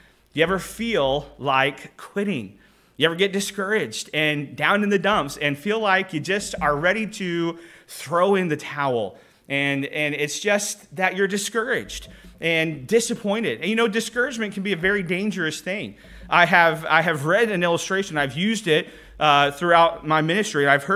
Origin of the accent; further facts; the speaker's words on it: Clinton, Oklahoma, United States; they had a tornado in Clinton last night, my hometown, and I was watching the News 9 in Oklahoma City.